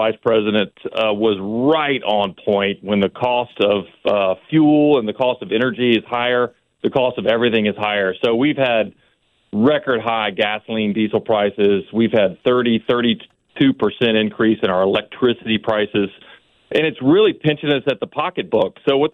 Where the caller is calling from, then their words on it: Houston, Texas, United States; And I'm calling you from Houston, Texas this morning. So, you know, I lived that storm, and we were without power for about 49 hours.